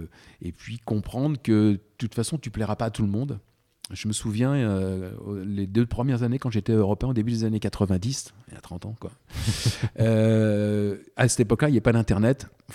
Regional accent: La Rochelle, Nouvelle-Aquitaine, France; Et un jour, je rentre donc, chez moi à La Rochelle.

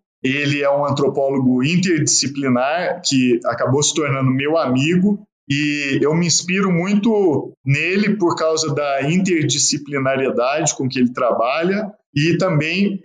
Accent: Araguari, Minas Gerais, Brazil; born there; eu nasci em Araguari

